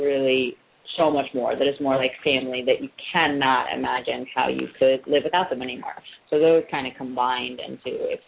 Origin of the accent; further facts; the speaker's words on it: Virginia, United States; moved away as an adult; I kind of started traveling after I grew up in Virginia, so I was very stationary for the first 18 years.